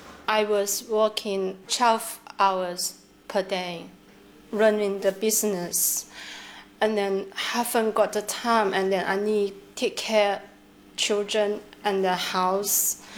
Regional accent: China; English is a second language; I'm from China.

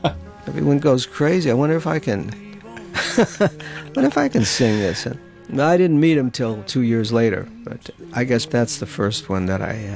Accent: New York, United States; and I'm from New York, so I'm a New York Yankees fan.

